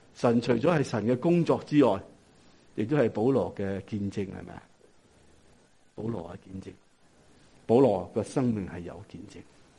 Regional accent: Hong Kong

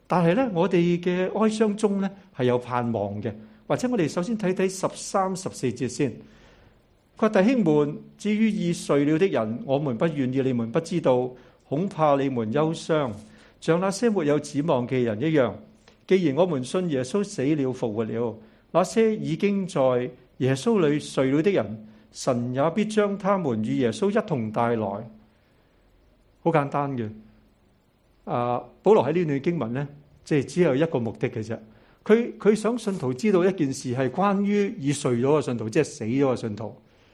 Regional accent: China; 我哋中國人

